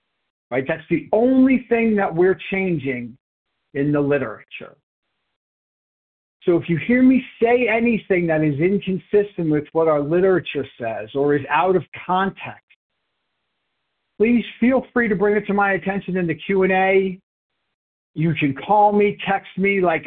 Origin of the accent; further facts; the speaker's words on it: New York, United States; now in Haverford, United States; I'm 59 years old. I live in Haverford, Pennsylvania. I'm originally from New York.